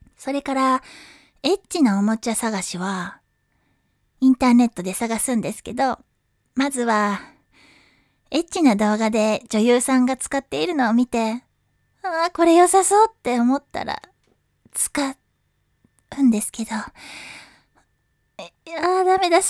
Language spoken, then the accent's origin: Japanese; Kyushu, Japan; 出身地は九州です。